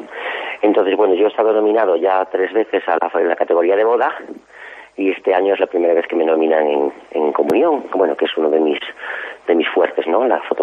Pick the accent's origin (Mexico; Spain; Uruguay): Spain; Galicia; somos 12 los gallegos nominados